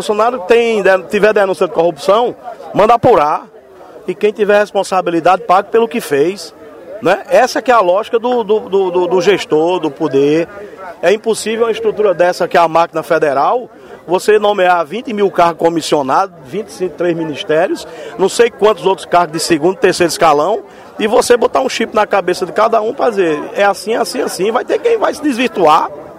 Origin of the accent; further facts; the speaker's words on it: Cajazeiras, Paraíba, Brazil; E no sertão também, que é a minha região, eu sou natural de Cajazeiras.